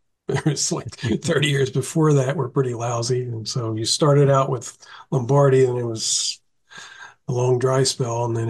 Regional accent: Atlantic City, New Jersey, United States; I'm from Atlantic City originally. I grew up in the 60s

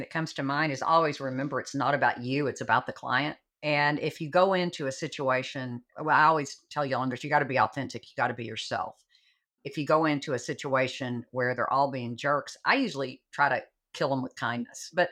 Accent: Sherman, Texas, United States; I was raised in East Sherman. It's not like East LA, I don't think.

